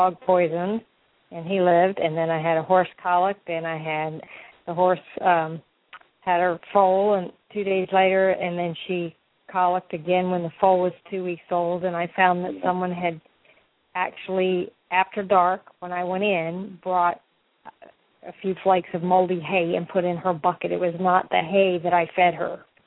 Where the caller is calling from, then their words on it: Florida, United States; I'm calling from Florida